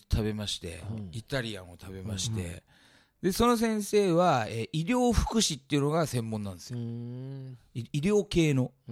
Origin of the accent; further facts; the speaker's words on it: Chiba, Japan; あの千葉から来ましたって